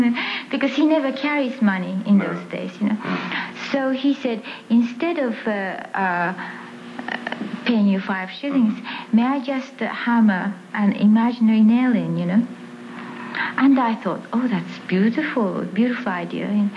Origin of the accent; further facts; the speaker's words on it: Tokyo, Japan; I mean, I come from Tokyo and all that, you know.